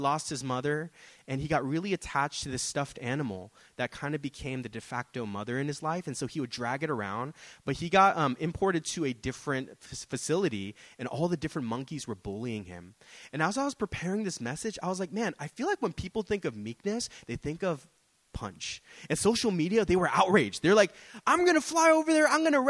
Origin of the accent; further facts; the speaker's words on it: United States; I was like, of course, I'm American. I'm stupid.